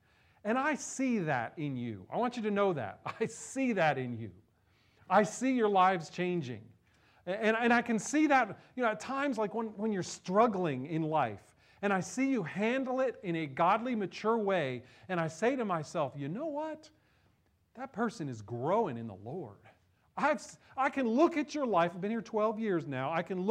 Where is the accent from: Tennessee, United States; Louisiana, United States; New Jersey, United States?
New Jersey, United States; I grew up in New Jersey.